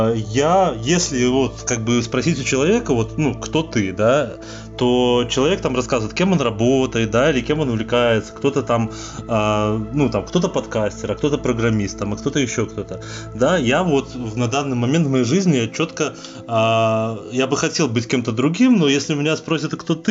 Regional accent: Rechytsa, Gomel Region, Belarus; из Беларуси, из Речицы.

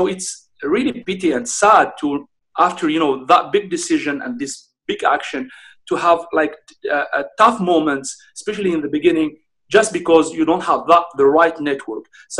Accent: Algeria; I grew up there in Algeria.

